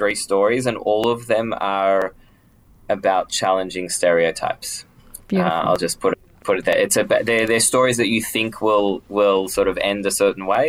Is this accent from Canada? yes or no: no; Australia; growing up in Australia, I have to say that South Africans remind me a lot of Australians